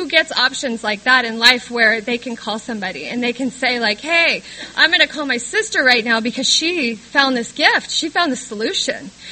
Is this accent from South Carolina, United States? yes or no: no; San Diego, California, United States; I'm a San Diego native. I was born in Northern California on a Christian hippie compound